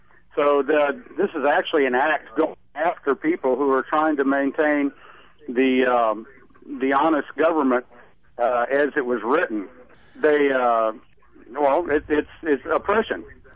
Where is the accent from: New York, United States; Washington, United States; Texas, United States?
Texas, United States; Houston; I'm from Northeast Houston, which is one of those inner city areas which you're speaking of.